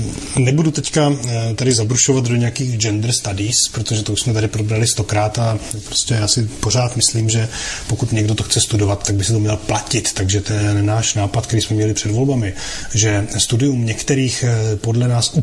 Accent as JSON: {"language": "Czech", "region": "Prague", "country": "Czechia", "said": "My, co jsme z Prahy, tak víme, že tady existuje i období, i území klimatické krize nebo klimatické nouze."}